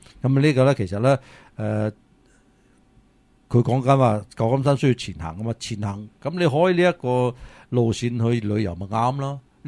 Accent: China; 我哋中国人咪有一句话叫做为咗一分钱都折腰嘅系咪？

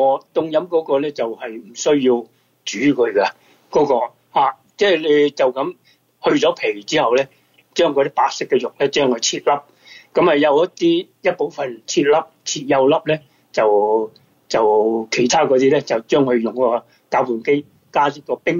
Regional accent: China; 補血嘅係因為你知我哋中國人都係話係以形補形啦。

